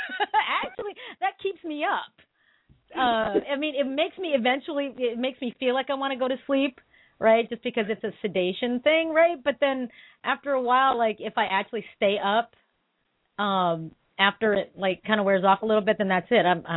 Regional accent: Philippines; because, you know, I'm Filipino. You know, we eat all the time.

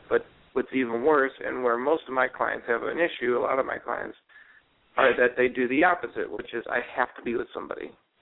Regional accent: Cleveland, Ohio, United States; which is something you don't see that growing up in Cleveland very much.

